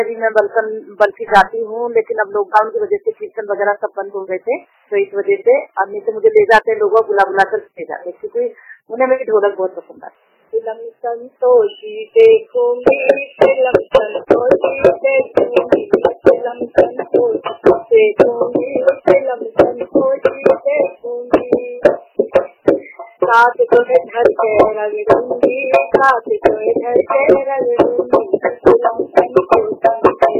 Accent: Ghaziabad, Uttar Pradesh, India; और मैं गाजियाबाद से हूँ, ब्लाइंड हूँ मैं।

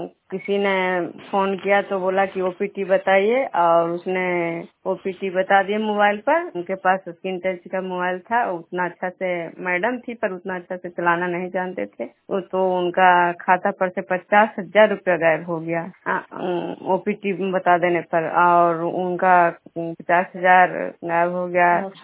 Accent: Bishnupur, Bihar, India; मैं बिष्णुपुर ग्राम खजरा पंचायत नालंदा जिला नगरनौसा प्रखंड की निवासी हूँ।

